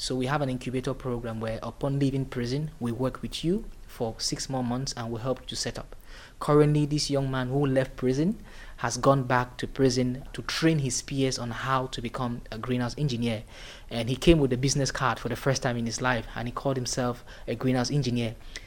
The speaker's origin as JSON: {"language": "English", "country": "Cameroon", "said": "I'm from the Republic of Cameroon."}